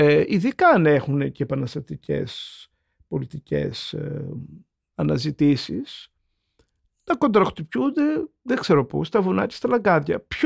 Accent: Thessaloniki, Central Macedonia, Greece; επειδή είμαι Θεσσαλονικιός

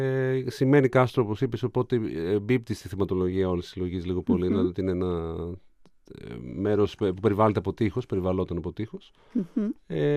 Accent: Thessaloniki, Central Macedonia, Greece; γεννήθηκα στο Πανόραμα Θεσσαλονίκης, στον Άγιο Λουκά, γι' αυτό λέω Πανόραμα. Αλλά ζω εδώ από πάντα, με μόνη διακοπή τη στρατιωτική θητεία και το μεταπτυχιακό μου, αλλά επέστρεψα εδώ σύντομα.

